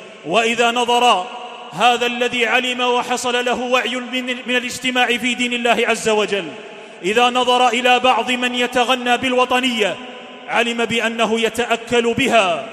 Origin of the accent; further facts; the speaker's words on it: Algeria; ولتبقى بلادنا الجزائر بلاداً